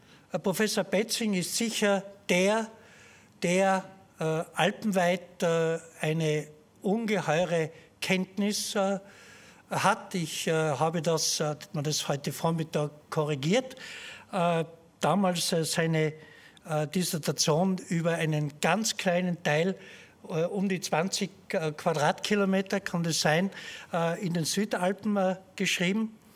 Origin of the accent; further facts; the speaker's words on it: Innsbruck, Tyrol, Austria; Und unsere Freude und unser Stolz als Tiroler, als Innsbrucker ist es, dass dieses ständige Sekretariat hier in Innsbruck angesiedelt ist